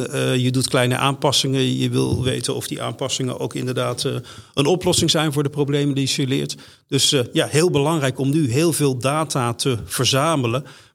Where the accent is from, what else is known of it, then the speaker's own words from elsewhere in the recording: Netherlands; Alhoewel we daar ook wel eens goed van geprofiteerd hebben als Nederlanders.